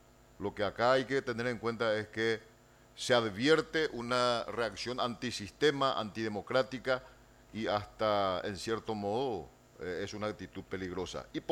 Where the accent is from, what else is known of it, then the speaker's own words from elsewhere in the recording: Paraguay; como ciudadano, como paraguayo que tiene la legítima autorización, la legitimación activa de ser protegido por las instituciones